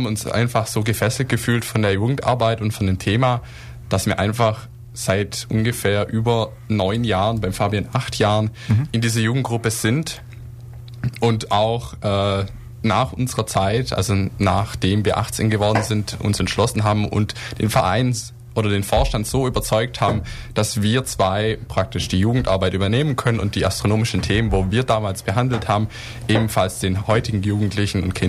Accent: Laupheim, Baden-Württemberg, Germany; ich komme aus Laupheim direkt

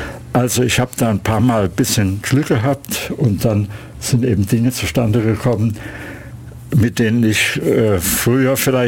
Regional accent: Saarbrücken, Saarland, Germany; davor war ich in Baden, in Karlsruhe, wo ich studiert habe, aber ich stamme aus Saarbrücken, wo ich mein Studium begonnen habe.

